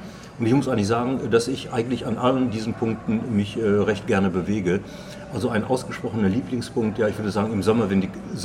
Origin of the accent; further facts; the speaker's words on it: Münster, North Rhine-Westphalia, Germany; als Münsteraner weiß man ja das ein oder andere.